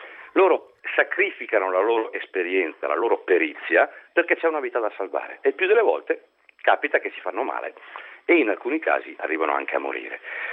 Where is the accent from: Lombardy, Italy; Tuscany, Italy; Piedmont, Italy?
Lombardy, Italy; Ponte di Legno; born there; now in Lodi, Italy; io sono nato a Ponte di Legno, in montagna